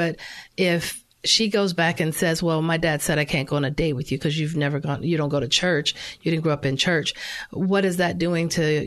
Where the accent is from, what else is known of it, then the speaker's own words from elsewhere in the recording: Los Angeles, California, United States; I grew up in South Central LA. I grew up surrounded by gang violence.